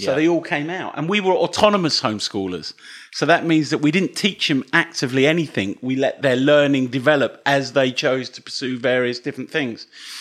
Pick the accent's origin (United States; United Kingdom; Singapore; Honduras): United Kingdom; Dunstable, East of England; moved away as an adult; now in Leicester, United Kingdom; I'm from Dunstable, near Luton. Yep. Lived in Leicester for 23 years. In fact, 24 years. I moved to Leicester in order to train as a midwife. I trained as a general nurse at Luton Dunstable Hospital.